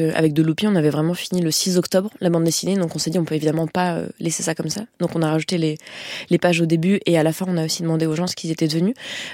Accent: France; Et c'est vrai que peut-être venant de France, moi c'était assez surprenant

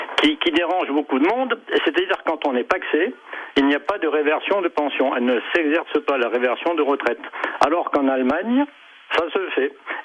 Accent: France; Je suis pas allemand, je suis français.

